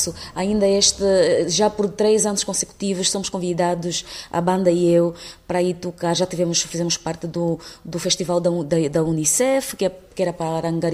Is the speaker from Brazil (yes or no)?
no; Luanda, Angola; tanto na Vila Alice onde eu nasci, depois quando a minha mãe mudou-se para o Grafanil